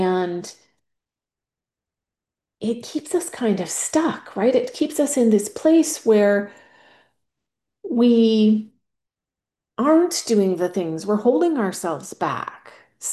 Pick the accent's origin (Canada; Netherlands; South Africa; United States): Canada; As you may or may not know, I am from Canada.